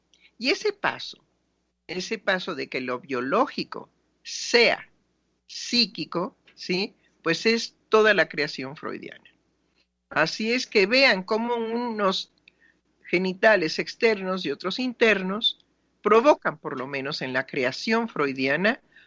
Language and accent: Spanish; Mexico City, Mexico; Bueno, mi pueblo es la Ciudad de México.